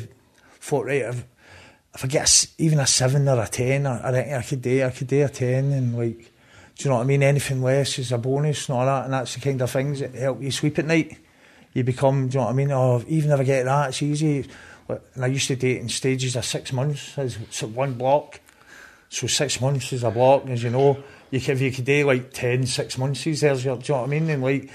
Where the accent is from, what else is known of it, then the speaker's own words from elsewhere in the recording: Scotland, United Kingdom; Growing up in Scotland, by becoming desensitised toward violence and like knife crime